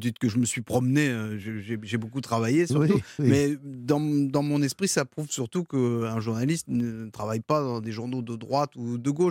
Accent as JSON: {"language": "French", "town": "Marseille", "region": "Provence-Alpes-Côte d'Azur", "country": "France", "tie": "born or raised there", "also_born_or_lived": "Lorraine"}